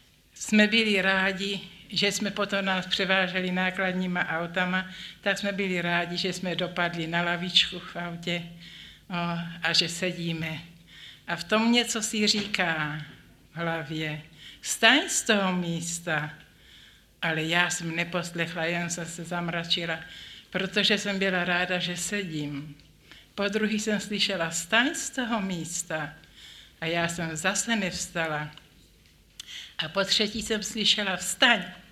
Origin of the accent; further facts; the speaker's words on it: Volyn Oblast, Ukraine; jsem volínská Češka a dostala jsem se do vlasti